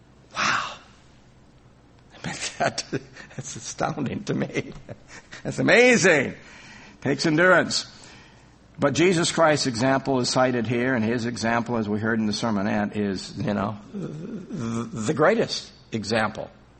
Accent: South Dakota, United States; I grew up in South Dakota, you know, spent 18 years there in blizzards that were so intense that couldn't see a couple of feet in front of us.

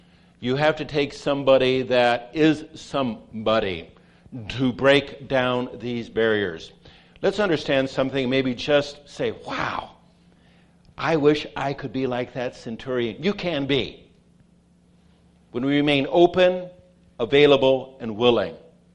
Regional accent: Pasadena, California, United States; Now, I'm from Pasadena.

